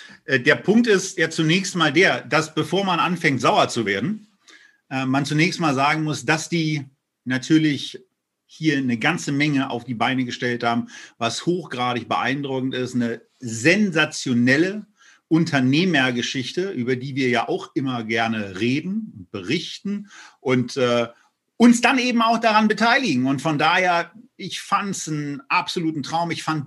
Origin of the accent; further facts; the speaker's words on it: Berlin, Germany; ist natürlich auch fällig, gerade als Berliner.